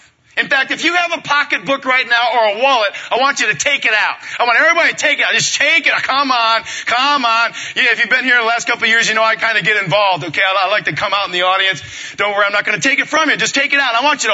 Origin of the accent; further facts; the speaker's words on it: Port Clinton, Ohio, United States; moved away as an adult; I'm from Ohio originally. Moved out to California near south of L.A., Orange County, Newport Beach, Costa Mesa area. Moved out there about 22, 23 years ago. I'm from Port Clinton, Ohio.